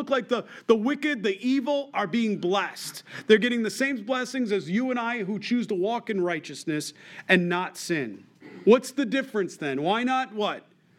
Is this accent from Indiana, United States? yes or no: no; Rochester, New York, United States; I'm from Rochester, New York.